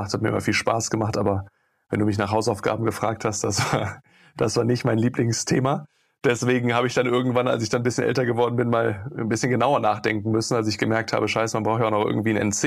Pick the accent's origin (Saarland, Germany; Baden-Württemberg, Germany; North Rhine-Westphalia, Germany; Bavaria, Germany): North Rhine-Westphalia, Germany; Düsseldorf; Ich bin in Düsseldorf groß geworden.